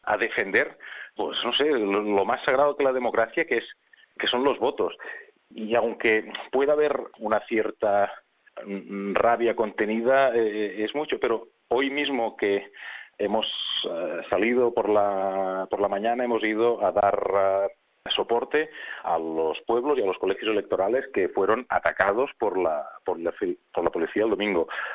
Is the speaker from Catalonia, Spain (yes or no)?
yes; Alella, Catalonia, Spain; como podía ser los mismos de mi pueblo, de Alella